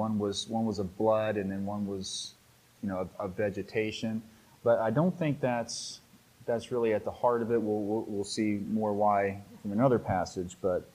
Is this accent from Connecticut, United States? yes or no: no; West Virginia, United States; And I'm from West Virginia, and this time of year, deer everywhere throughout the way.